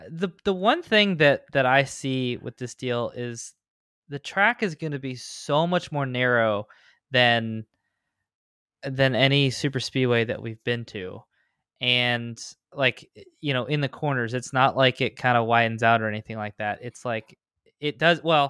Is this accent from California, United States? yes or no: no; Ligonier, Pennsylvania, United States; Pocono's a home track because I'm from Pennsylvania. Technically, when I was running Xfinity, Mid-Ohio was the track that was closest to my hometown of Ligonier.